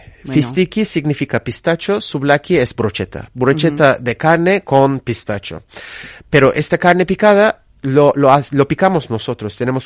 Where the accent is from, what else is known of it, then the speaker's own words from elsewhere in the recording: Turkey; Spanish is a second language; Yo soy turco.